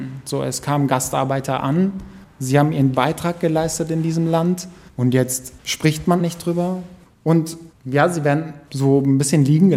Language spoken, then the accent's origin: German; Pforzheim, Baden-Württemberg, Germany; Ich mag Pforzheim, ich bin hier aufgewachsen, es ist meine Heimat